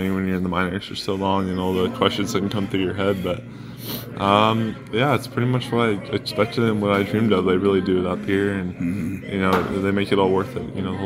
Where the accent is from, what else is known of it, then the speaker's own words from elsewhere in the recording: New York, United States; I'm from New York.